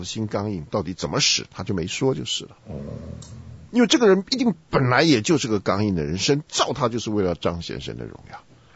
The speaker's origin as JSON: {"language": "Chinese", "country": "China", "said": "就是说我们中国人啊，特别缺乏这方面的训练"}